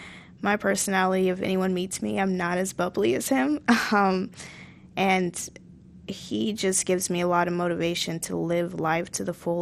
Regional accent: the South, United States; When I first started, I'm from the South, so I definitely have that Southern personality and often nice.

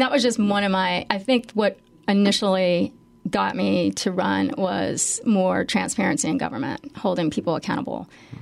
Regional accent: Lafayette, United States; also born or lived in New York; when we moved from New York, we were had our kids in public schools. And coming here, we moved for the quality of life to Lafayette, to my hometown

